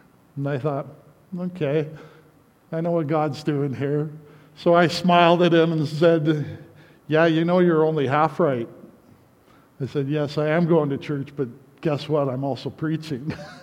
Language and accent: English; Calgary, Alberta, Canada; I grew up in Calgary, so I wasn't completely unfamiliar with big cities